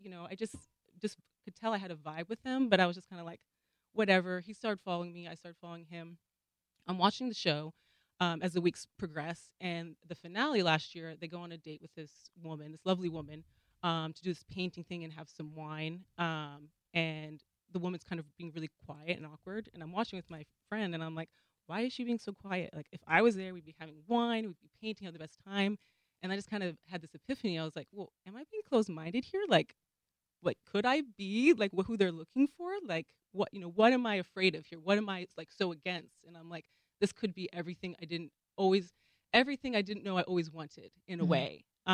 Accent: Seattle, Washington, United States; also born or lived in New Jersey; Born in New Jersey, but grew up in Seattle.

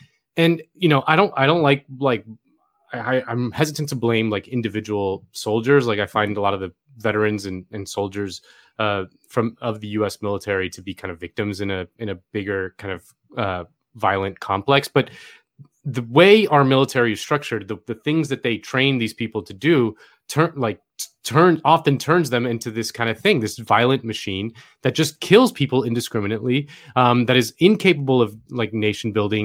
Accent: Florida, United States; Senator Bob Graham from my home state of Florida

